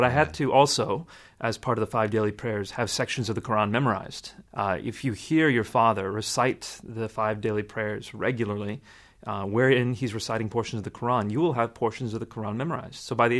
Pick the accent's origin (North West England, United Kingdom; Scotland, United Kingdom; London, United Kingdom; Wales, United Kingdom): Scotland, United Kingdom; accent: Scottish; I got beat up for being a Pakistani Muslim kid with the Scottish accent. It was not normal for people.